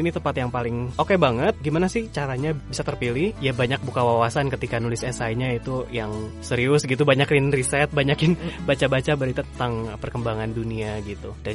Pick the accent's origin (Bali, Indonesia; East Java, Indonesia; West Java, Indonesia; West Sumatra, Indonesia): West Java, Indonesia; Bandung; now in United States; kadang-kadang kangen Bandung, karena saya besar di Bandung gitu kan.